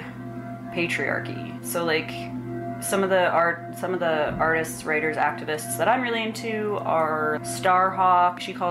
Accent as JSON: {"language": "English", "town": "Regina", "region": "Saskatchewan", "country": "Canada", "tie": "born or raised there", "said": "my best friend from my hometown in Regina"}